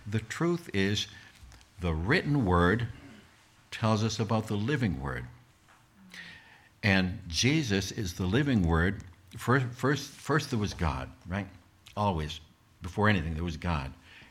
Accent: United States; I had to, because I'm born in America. I'm not born in India, and I'm not born in China.

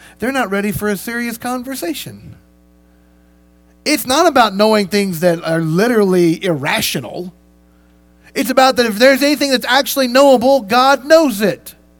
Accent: Louisville, Kentucky, United States; Yes, a Sprite's called a Coke. I know it's weird. I'm from Louisville.

